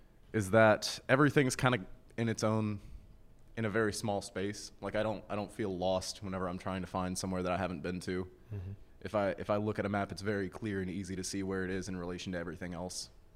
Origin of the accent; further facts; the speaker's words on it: Cheatham County, Tennessee, United States; I'm from Cheatham County. You may know it famously for sitting in between Nashville and a little bit of Upper Tennessee, but that's about it.